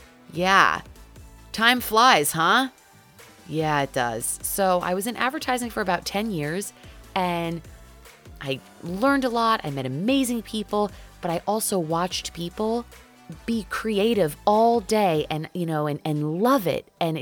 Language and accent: English; Long Island, New York, United States; now in New York City, United States; I'm from Long Island. You grow up and you dream of living in New York City, so here I am, and I'm living the dream.